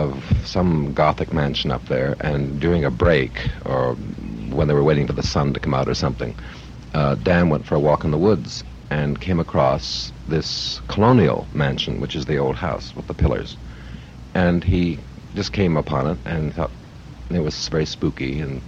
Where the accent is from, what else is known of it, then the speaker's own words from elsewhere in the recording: Hamilton, Ontario, Canada; my hometown, Hamilton, Ontario, which is now a city of 300,000, but it's 50, 60 years ago, it only had about 90,000 people.